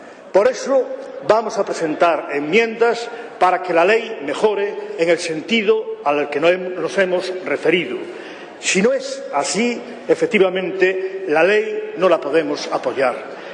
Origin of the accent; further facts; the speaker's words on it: Galicia, Spain; Pero, señorías, yo como gallego, mis antepasados, mis abuelos, no fueron, la mayoría de ellos, a una guerra.